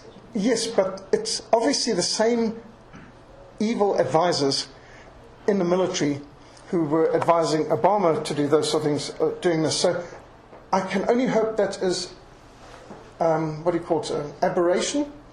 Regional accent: Zimbabwe; Zimbabwe, my country where I grew up in Rhodesia

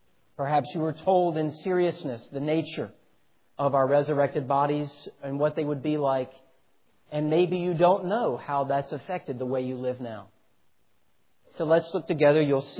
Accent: the South, United States; And so there began the deconstruction of many years as a Southerner

